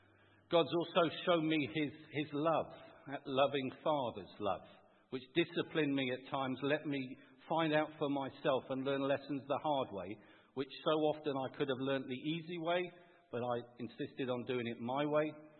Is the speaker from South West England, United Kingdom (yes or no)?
yes; Bath, South West England, United Kingdom; accent: West Country; But I was in Lancashire last week, and I was brought up in Bath. So I've gone from a West Country accent to a bit more of a London one